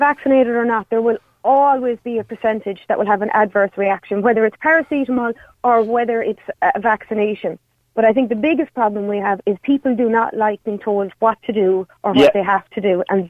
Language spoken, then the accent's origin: English; Munster, Ireland; I'm from Clare.